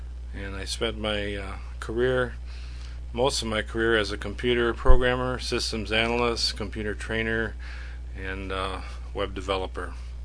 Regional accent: Ottawa, Illinois, United States; I was born in Ottawa, Illinois, near Earlville, where I was raised for the first 18 years of my life. My dad was a farmer

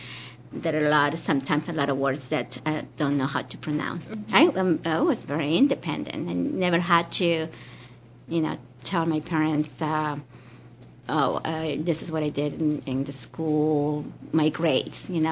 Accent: Peru; English is a second language; moved away as an adult; now in United States; I grew up in Peru, and the coast area of Peru is about 500 miles from Ecuador, and I was born and raised there. And then I came to California when I was 19 years old.

